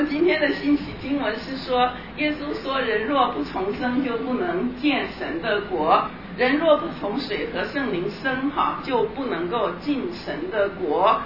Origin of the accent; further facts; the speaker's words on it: Taiwan; 我们中国人，我不知道在中国大陆，我们在台湾